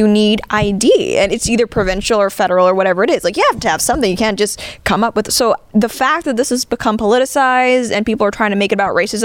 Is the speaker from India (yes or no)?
no; Canada; Because in Canada, a lot of our news, it's related to American stuff politically